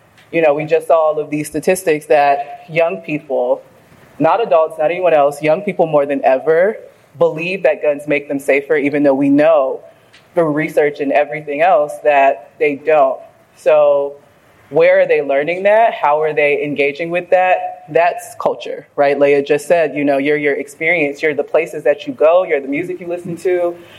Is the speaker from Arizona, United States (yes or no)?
no; Miami, Florida, United States; I'm from Miami, Florida originally.